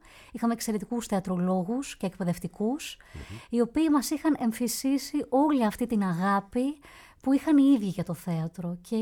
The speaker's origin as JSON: {"language": "Greek", "town": "Athens", "region": "Attica", "country": "Greece", "tie": "born or raised there", "said": "Στην Αθήνα, στην Αθήνα. Κατάγομαι όμως από την πανέμορφη Κρήτη, που αγαπώ πάρα πολύ. Αλλά είμαι γέννημα θρέμα"}